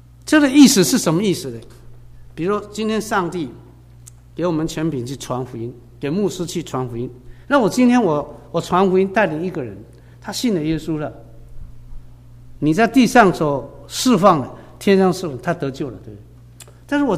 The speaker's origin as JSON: {"language": "Chinese", "country": "China", "said": "我中国人喜欢说万妖魔鬼怪还大"}